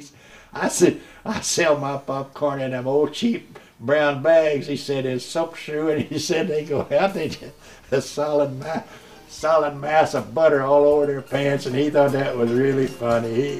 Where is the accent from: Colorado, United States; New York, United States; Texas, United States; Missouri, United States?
Missouri, United States; Overton; born there; I was born in Overton, Missouri, on December the 7th, 1922.